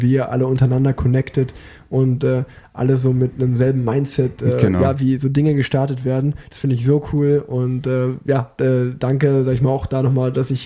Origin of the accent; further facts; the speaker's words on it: Unna, North Rhine-Westphalia, Germany; born there; weil ich bin geboren in Unna und habe mir halt gesagt, so, eigentlich, Unna ist so an der Grenze vom Ruhrgebiet